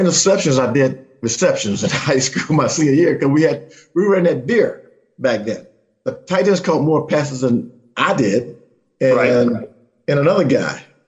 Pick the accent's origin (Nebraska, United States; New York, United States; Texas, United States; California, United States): Texas, United States; Well, I got the itch to play football when I was a kid growing up in Texas.